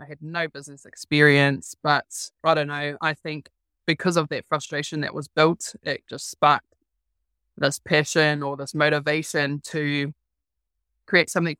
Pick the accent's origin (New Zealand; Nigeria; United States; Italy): New Zealand; Rotorua, Bay of Plenty; I'm from Rotorua, no Ngāti Rangi Wewehi me Taranaki iwi aho.